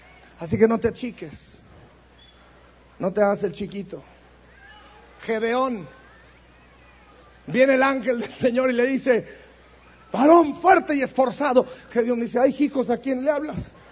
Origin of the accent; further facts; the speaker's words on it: Durango, Mexico; Yo vengo de Durango. ¿Acaso algo bueno puede salir de Durango? Pues sí, yo salí de Durango.